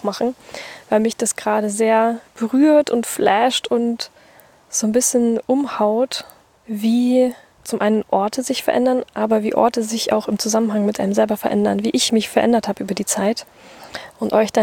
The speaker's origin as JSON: {"language": "German", "region": "Bavaria", "country": "Germany", "said": "da bei München, wo ich herkomme"}